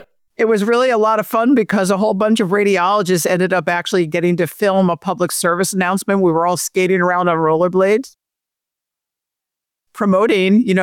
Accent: New York, United States; So I grew up actually on Long Island outside of New York City.

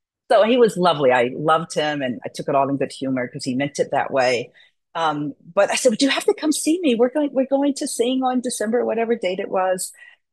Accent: Newark, New Jersey, United States; You know, so as I mentioned, I grew up in Newark and I knew I could not go, our family could not afford for me to go out of school, out of state.

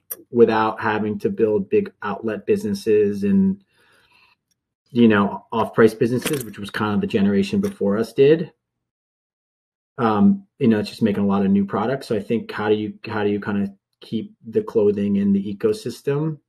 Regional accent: Spring Lake, New Jersey, United States; we actually opened up a restaurant and a cafe in Spring Lake, New Jersey, which is my hometown.

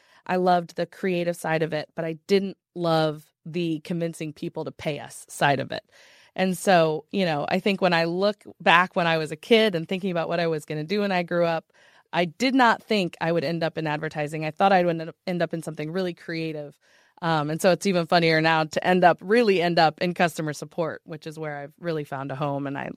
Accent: the South, United States; now in Florida, United States; I live in Florida. I grew up in the South in the U.S., so I thought I would be a mom.

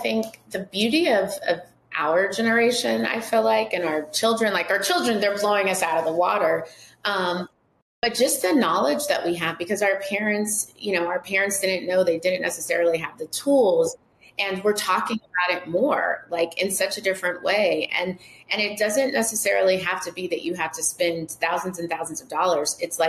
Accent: Texas, United States; I know I'm from Texas, it's old school.

